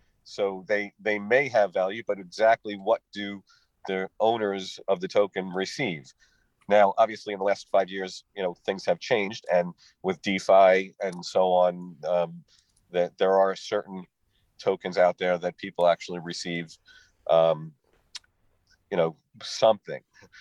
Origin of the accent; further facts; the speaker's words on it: New York, United States; now in Los Angeles, United States; So I am a New Yorker that has switched sides of the country and moved to LA about 7 years ago.